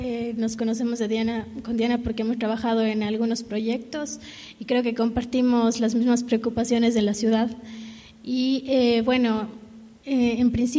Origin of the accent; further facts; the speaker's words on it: Cuenca, Azuay, Ecuador; nosotros somos cuencanas, nos preocupaba un poco el rumbo que está llevando la ciudad